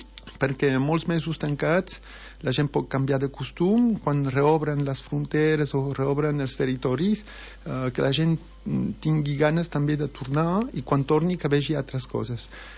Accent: Roses, Catalonia, Spain; also born or lived in France; Jo sóc d'aquí, he nascut a Roses, i corri de petit fins ara

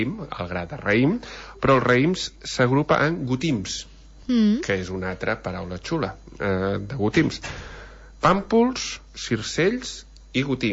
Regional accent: Catalonia, Spain; Som catalans, sobretot.

